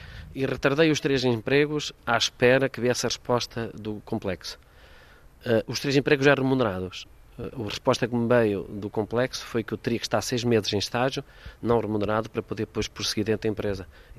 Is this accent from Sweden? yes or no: no; Porto, Norte, Portugal; Os meus pais viviam em Mirandela, eu tinha tios na aldeia, e portanto eu todos os fins de semana, todas as férias, de facto, quando vinha do Porto, ia para essa aldeia